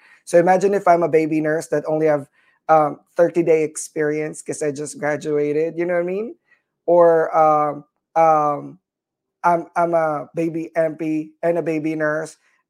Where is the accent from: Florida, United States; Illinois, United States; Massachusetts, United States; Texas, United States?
Texas, United States; McAllen; I think every semester I have to drive up to Fort Worth or fly because I was from McAllen. That's 800 miles.